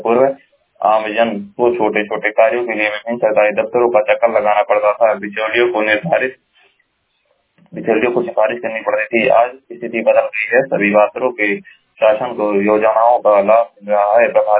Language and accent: Hindi; Maharajganj, Uttar Pradesh, India; मैं जिला महाराजगंज का निवासी हूँ।